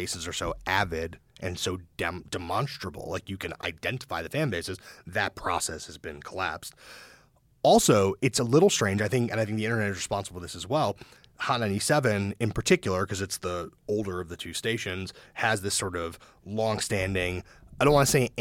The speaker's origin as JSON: {"language": "English", "town": "New York City", "region": "New York", "country": "United States", "tie": "born or raised there", "said": "which is not unique to New York, but it does obviously with all of us growing up in Brooklyn feels that way"}